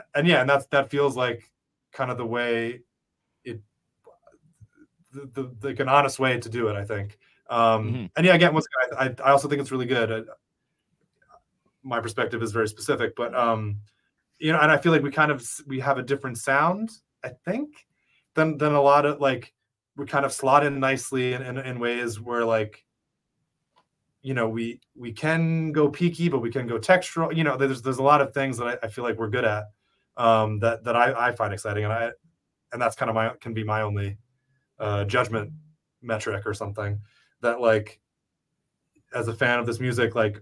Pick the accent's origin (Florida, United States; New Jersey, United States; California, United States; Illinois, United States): New Jersey, United States; I'm from New Jersey, like all the greats.